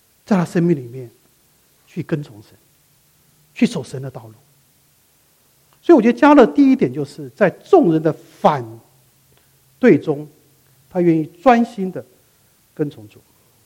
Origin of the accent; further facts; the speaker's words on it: China; 你知道我们中国人很难说感恩的话